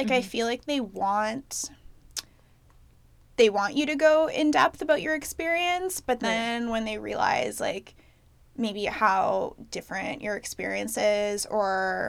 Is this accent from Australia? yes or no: no; Canada; I'm half Kenyan. So my dad was born in Kenya. So I'm first generation Canadian on his side.